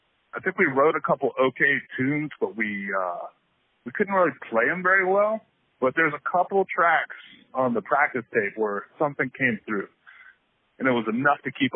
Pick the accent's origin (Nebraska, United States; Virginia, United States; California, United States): Virginia, United States; Reston; We grew up in Reston, but back then the north side of Reston went to high school at Herndon High School